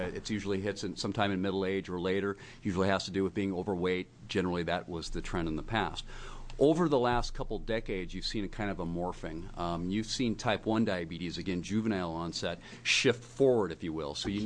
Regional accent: Westland, Oregon, United States; I'm from Westland, Oregon.

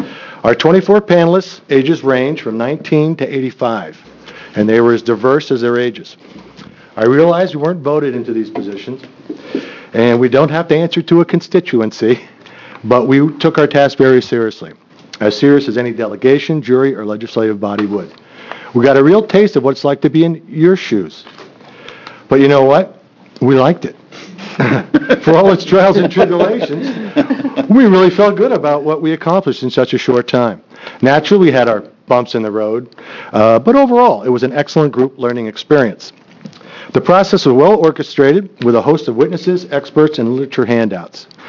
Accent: Portland, Oregon, United States; I'm from Portland, Oregon.

